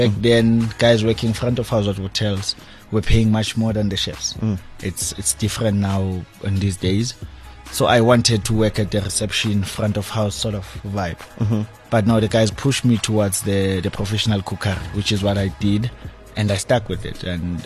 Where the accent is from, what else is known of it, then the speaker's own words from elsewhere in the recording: Tembisa, Gauteng, South Africa; I'm from Tembisa. Born, raised, still residing in Tembisa. I'm a second of four. Growing up in Tembisa, family was sort of well off.